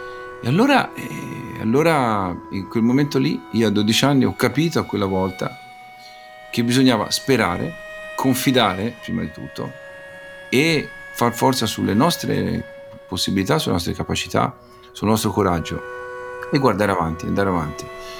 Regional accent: Tuscany, Italy; Se non fosse che sono toscano, e allora mi fanno ridere.

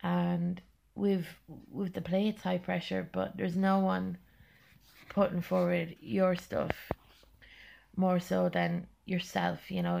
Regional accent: Mullingar, Leinster, Ireland; And then Mullingar. Oh, Mullingar, my hometown.

